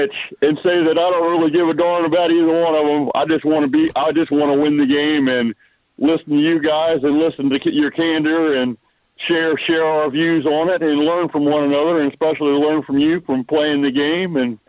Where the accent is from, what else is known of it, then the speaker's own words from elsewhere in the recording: Missouri, United States; Well, I'm from Missouri. Show me.